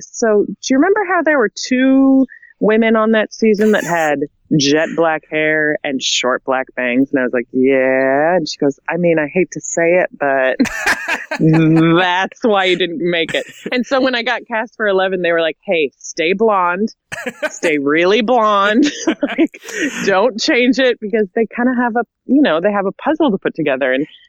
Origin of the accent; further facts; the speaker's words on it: Nebraska, United States; moved away as an adult; also born or lived in Los Angeles; I grew up in Nebraska, but I moved out to L.A., right when I graduated college